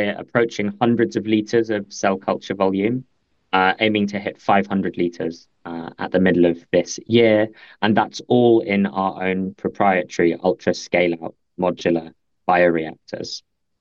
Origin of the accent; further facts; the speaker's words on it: London, United Kingdom; Well, I'm a Londoner, perhaps I'm biased